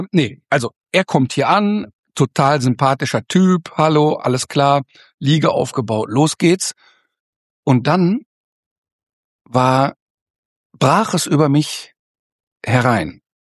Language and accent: German; North Rhine-Westphalia, Germany; Ich komme nämlich ursprünglich aus dem Ruhrgebiet.